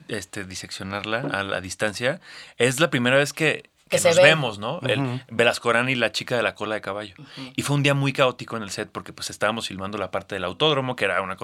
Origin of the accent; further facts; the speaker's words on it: Mexico City, Mexico; todos como chilangos tenemos una relación muy particular con la corrupción y con la injusticia